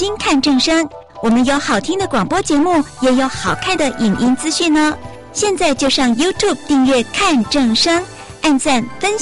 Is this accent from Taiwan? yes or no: yes; Xinzhuang, New Taipei, Taiwan; 我自己本身呢是在新庄老街出生的，那老街的特色呢就是有非常多的庙宇